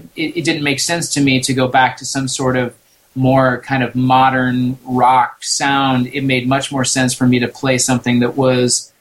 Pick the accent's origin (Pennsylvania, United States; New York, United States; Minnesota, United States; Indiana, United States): Indiana, United States; also born or lived in Kansas; I grew up in the Midwest and in Indiana and Kansas specifically, and never really had the sense that, like, okay, Kansas, this is our music.